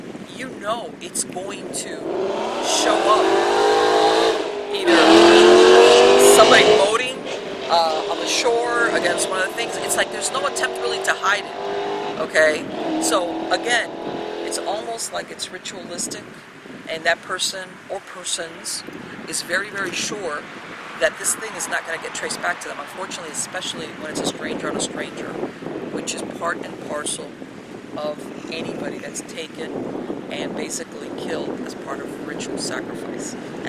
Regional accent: Miami, Florida, United States; But I grew up in Miami, and once upon a time, you lived here in Miami with fans, okay?

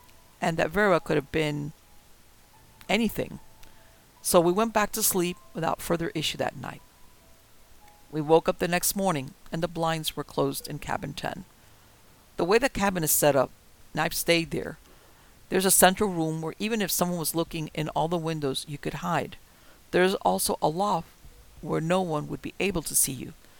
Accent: the South, United States; Here's some background information about me. I was born and raised in the South.

